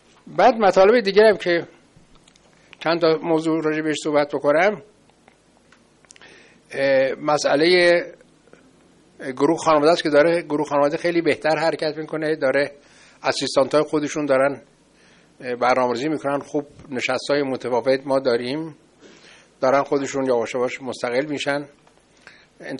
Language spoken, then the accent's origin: Persian; Iran; چون من ایرانی هستم کسی قبول نداره